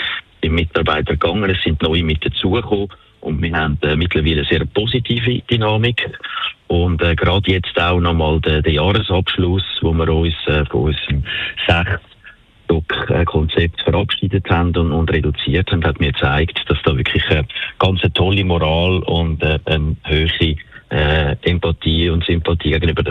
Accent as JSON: {"language": "German", "region": "Zurich", "country": "Switzerland", "tie": "born there", "said": "ich bin in Zürich geboren."}